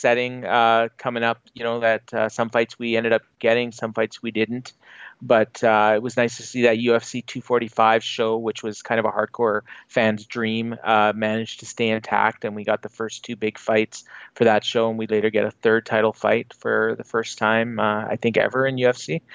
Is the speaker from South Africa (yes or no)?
no; Canada; I'm from Canada and I don't know what I'm talking about.